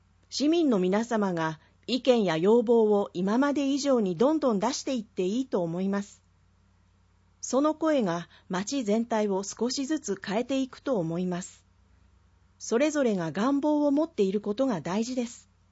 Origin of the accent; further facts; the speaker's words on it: Musashimurayama, Tokyo, Japan; 良い意味で変わってないところが武蔵村山市の魅力だと思っています。だからこそ、いつ帰ってきても、当時の思い出が蘇ってきます。